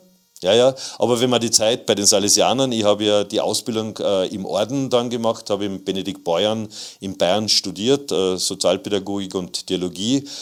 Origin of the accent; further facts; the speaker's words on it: Klagenfurt, Carinthia, Austria; Und bei uns zu Hause in Klagenfurt St. Ruprecht war es so